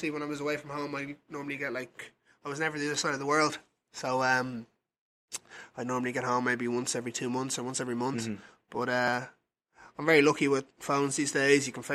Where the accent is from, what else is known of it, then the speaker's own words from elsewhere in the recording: Dublin, Leinster, Ireland; now in Sacramento, United States; obviously I'm from Dublin, which is a busy city